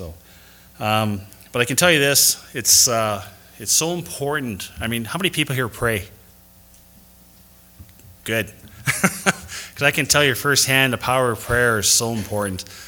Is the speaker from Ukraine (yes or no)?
no; Sudbury, Ontario, Canada; I grew up here in Sudbury. I played a lot of sports. I grew up a long time ago, by the way.